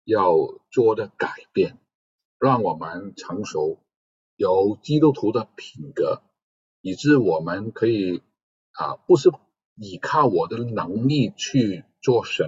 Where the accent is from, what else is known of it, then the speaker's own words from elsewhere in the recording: United States; 我们美国人读圣经的时候感受也不同，